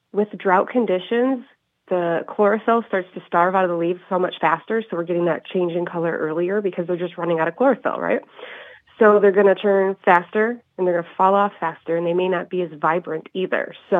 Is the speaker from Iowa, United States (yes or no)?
no; Downers Grove, Illinois, United States; I am from, I hate saying this in this state, but a suburb of Chicago.